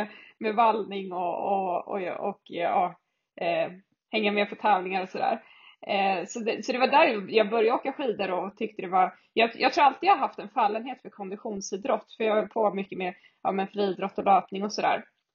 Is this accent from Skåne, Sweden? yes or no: no; Stockholm, Stockholm County, Sweden; also born or lived in Jämtland; Och sen är jag född och delvis uppvuxen i Stockholm.